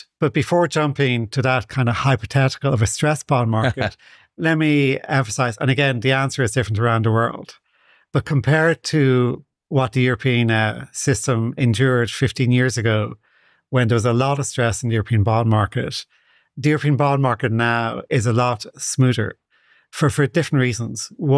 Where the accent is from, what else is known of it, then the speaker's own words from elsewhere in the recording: Ireland; especially in my home country of Ireland.